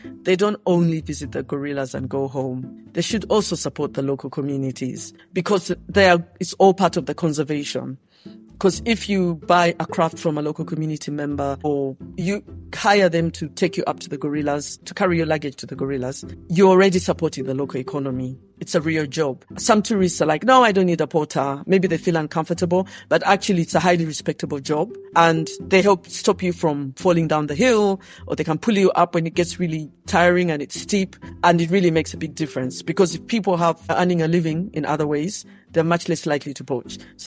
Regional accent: Kampala, Central Region, Uganda; I grew up in Kampala, the capital city of Uganda.

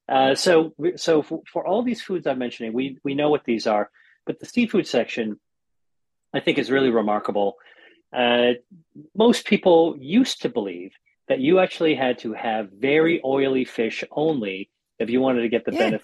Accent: United States; in America, I grew up in America and we used to think of tuna, cans of tuna fish as sort of like cat food, you know.

